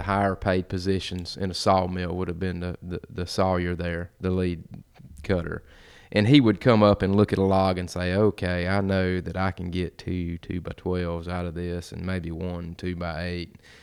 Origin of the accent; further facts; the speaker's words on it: Jesup, Georgia, United States; I grew up in, I'm from Wayne County, grew up in Jessup, Georgia, and that is the timber basket of the South.